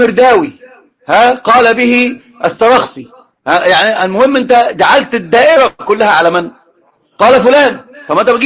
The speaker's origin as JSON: {"language": "Arabic", "country": "Egypt", "said": "يقولون مخنوقة عندنا في مصر، يقولون مخنوقة يعني متضايقة"}